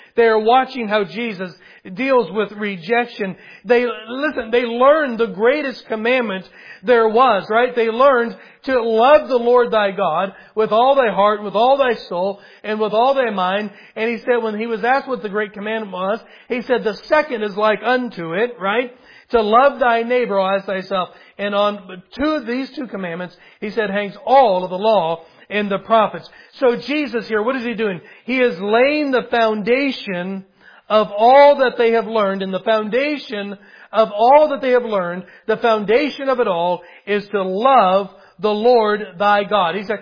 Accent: Missouri, United States; I mean, it's like yeah, we're from Missouri, right? That's pretty cool.

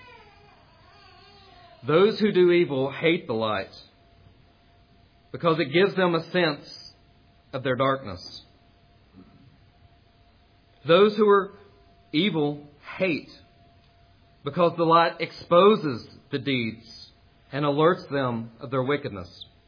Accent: Castlewood, Virginia, United States; Now, many of you know that I am from Castlewood, Virginia. Castlewood really isn't a town. It's kind of this small community built on the side of a road.

